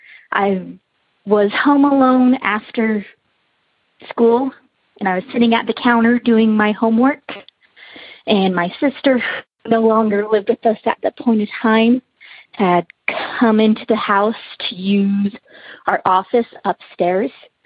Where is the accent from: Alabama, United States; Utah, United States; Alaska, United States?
Utah, United States; I'm from Utah.